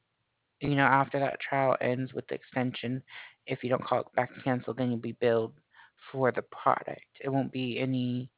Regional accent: California, United States; now in Florida, United States; I'm originally from California, so.

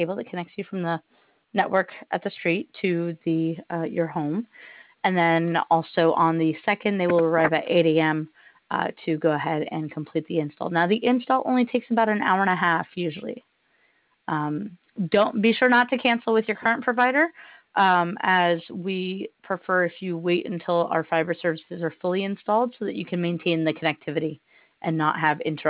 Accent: St. Barthélemy; I grew up in the Caribbean, so St. Barts has always been my home.

